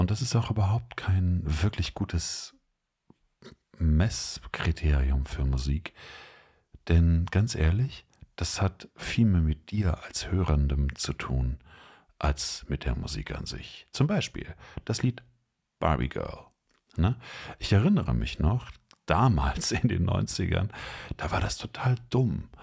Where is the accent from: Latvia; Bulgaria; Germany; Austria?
Germany; Bochum, North Rhine-Westphalia; Jetzt bin ich kein Klassiker, aber ich bin Bochumer.